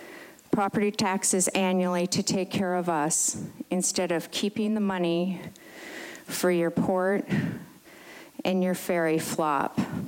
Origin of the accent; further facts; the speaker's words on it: Talkeetna, Alaska, United States; I'm from Talkeetna. I've been there about 50 years.